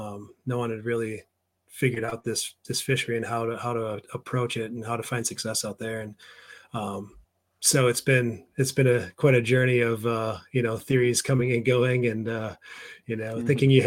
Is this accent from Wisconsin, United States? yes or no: yes; Wausau, Wisconsin, United States; A couple hours north. I'm from Wausau. So you know, I grew up fishing the Wisconsin River, you know, that runs through that area